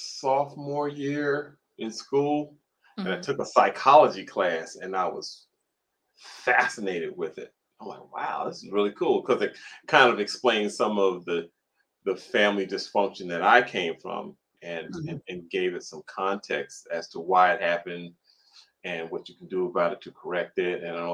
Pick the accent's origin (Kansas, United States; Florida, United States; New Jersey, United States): New Jersey, United States; also born or lived in New York; Tricky. I'm older, so I don't know. a little more carefree.